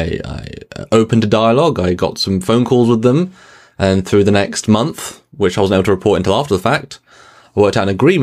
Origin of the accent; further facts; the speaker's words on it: England, United Kingdom; I'm thrilled to talk in the morning of the UK as we're fellow English people.